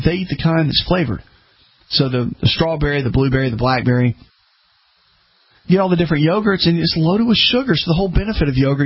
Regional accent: the South, United States; When I started traveling years ago, growing up in the South, when I started speaking a lot and just traveling, you know, we go up north, go out west

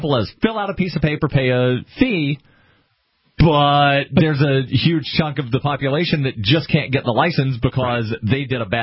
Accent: Alabama, United States; there's a state senator in Alabama, which is my home state

